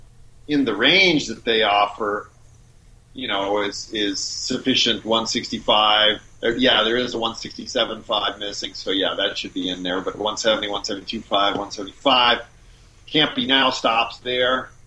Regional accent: Los Alamos, New Mexico, United States; You know, I grew up in Los Alamos, New Mexico, and I have a degree in physics and everything.

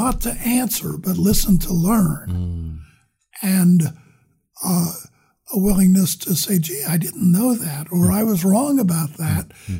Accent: Miami, Florida, United States; Yeah, and then growing up in Miami, I didn't realize that, you know, up here trees are people too.

